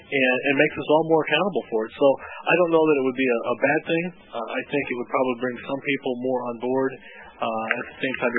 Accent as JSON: {"language": "English", "town": "Champaign", "region": "Illinois", "country": "United States", "said": "Well, and I come from Champaign, obviously, which is a twin city with Urbana."}